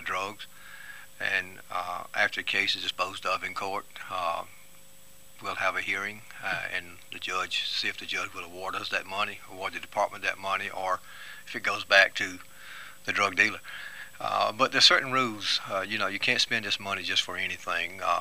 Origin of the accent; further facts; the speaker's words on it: the South, United States; Thankfully, I guess we're from the South, where we're more people friendly.